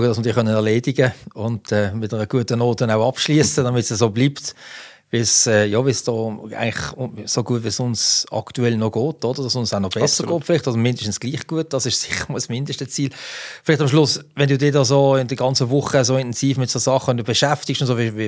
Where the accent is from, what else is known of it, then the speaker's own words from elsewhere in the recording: Switzerland; für uns als Schweizer und Schweizerinnen